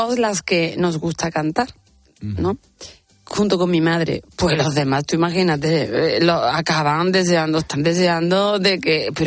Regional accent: Andalusia, Spain; sí se me nota que soy andaluza, que soy española, por Dios

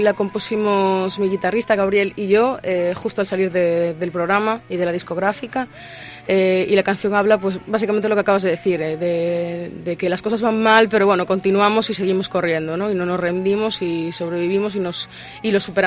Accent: Cedeira, Galicia, Spain; el próximo concierto que tenemos es el 14 de agosto en Cedeira, en las fiestas patronales. Anda. De mi pueblo.

